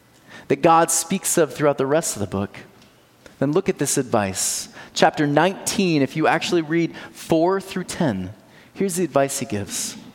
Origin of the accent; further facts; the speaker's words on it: Michigan, United States; I was a kid from Michigan who was given this as my hopeful future.